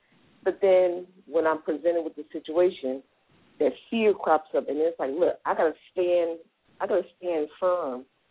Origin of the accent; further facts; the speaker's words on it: Cleveland, Ohio, United States; also born or lived in Georgia / Virgin Islands; because I'm originally from Cleveland, no matter if I moved from Cleveland to Georgia, from Georgia